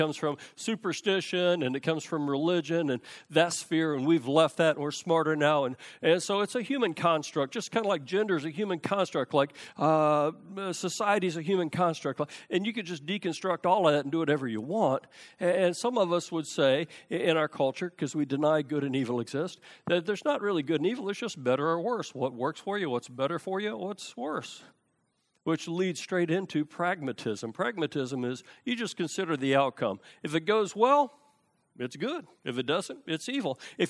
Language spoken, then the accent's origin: English; Houston, Texas, United States; growing up in Houston, I remember I would lock my car doors in the garage with the garage door down and locked.